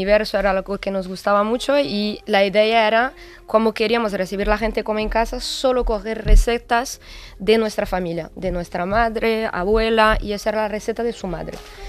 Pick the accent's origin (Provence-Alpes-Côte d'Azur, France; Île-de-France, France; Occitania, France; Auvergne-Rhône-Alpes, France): Île-de-France, France; Paris; born there; first language French; Spanish is a second language; Francés. Yo nací en París y...